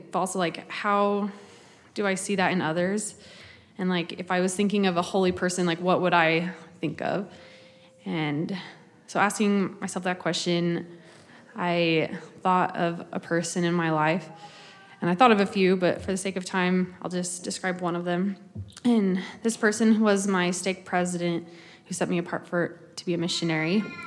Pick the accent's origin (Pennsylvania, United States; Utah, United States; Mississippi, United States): Utah, United States; St. George; And he's from Linden. I'm from St. George.